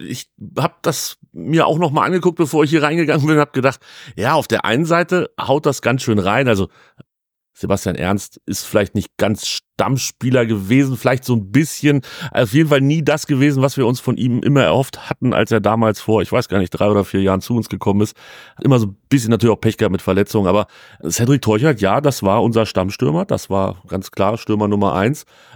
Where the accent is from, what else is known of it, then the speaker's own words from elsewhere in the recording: Hanover, Lower Saxony, Germany; ich komme halt aus Hannover, was soll ich machen?